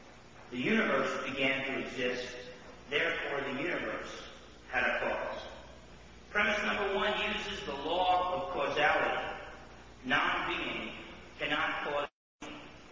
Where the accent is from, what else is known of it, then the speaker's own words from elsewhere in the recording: New Jersey, United States; I was at Stafford High School and was born and raised in Jersey.